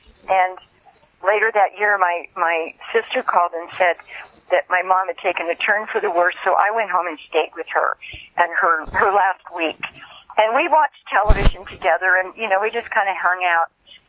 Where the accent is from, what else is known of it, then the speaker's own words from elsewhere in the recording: Yuba City, California, United States; this movie I did, and it played my hometown drive-in, played the drive-in in Yuba City.